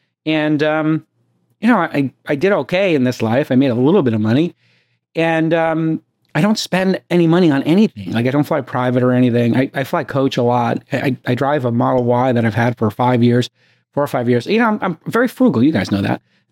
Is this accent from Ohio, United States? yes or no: no; New York, United States; I'm in my hometown, New York. New York. The city's so nice, they named it twice.